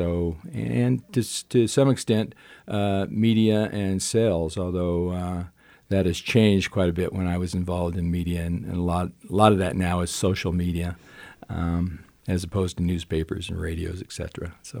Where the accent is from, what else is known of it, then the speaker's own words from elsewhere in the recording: Sterling, Colorado, United States; I grew up in Sterling, Colorado, which is in eastern Colorado. It's actually pretty close to Nebraska, out in the plains of Colorado.